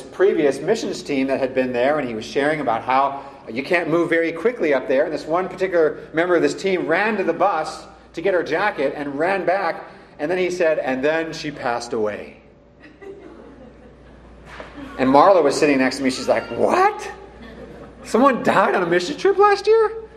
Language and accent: English; California, United States; I mean, I know I'm from Silicon Valley, Northern California, grew up a city boy